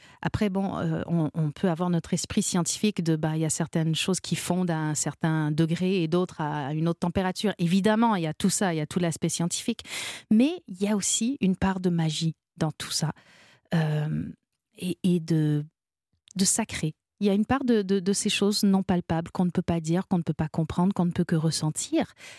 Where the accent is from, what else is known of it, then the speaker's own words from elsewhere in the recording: Canada; Alors, moi, je suis canadienne.